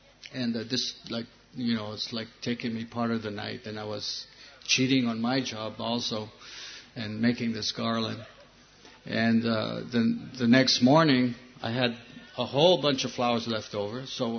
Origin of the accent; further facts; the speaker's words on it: Hawaii, United States; here I'm from Hawaii, you know, in Hawaii people are always like 90% naked, you know, on the beaches, surfing, so forth, you know.